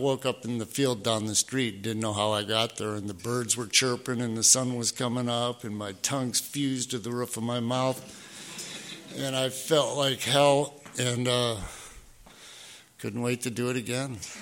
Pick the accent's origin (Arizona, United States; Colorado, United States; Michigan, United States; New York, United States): Michigan, United States; Detroit; So I grew up in Detroit, Michigan. Came up in the 60s.